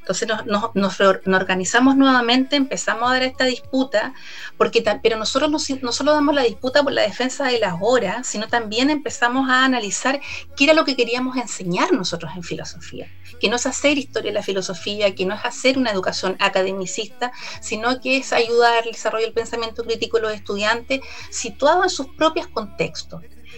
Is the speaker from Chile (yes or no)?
yes; Concepción, Biobío, Chile; yo soy de Concepción